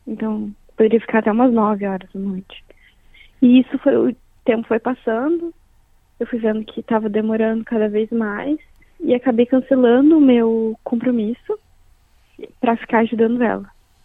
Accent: Brazil; Eu não sei se eu, como brasileira, sou assim.

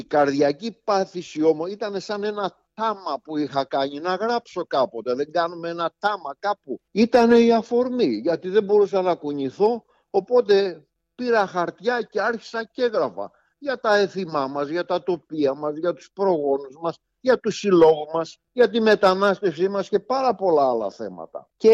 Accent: Xirokampi, Peloponnese, Greece; Μέχρι το 1927 το χωριό μου λεγόταν Καρνέση.

